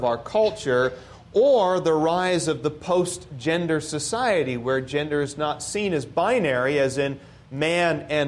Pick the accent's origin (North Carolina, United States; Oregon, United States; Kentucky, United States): Oregon, United States; Portland; I grew up in Portland, so you know that I saw this often.